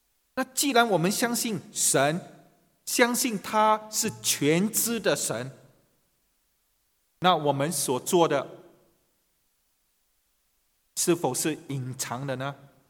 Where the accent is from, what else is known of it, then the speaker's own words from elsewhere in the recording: China; 为什么我们中国人会把义字如此的写法呢？